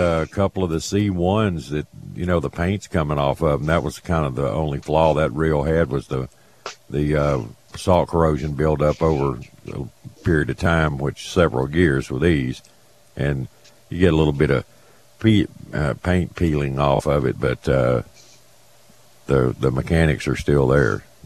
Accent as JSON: {"language": "English", "region": "the South", "country": "United States", "said": "I'm from the South, man."}